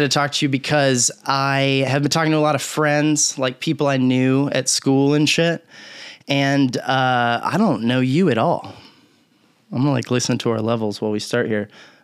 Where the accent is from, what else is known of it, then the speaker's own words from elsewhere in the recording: Austin, Texas, United States; From where when I grew, I'm from Austin.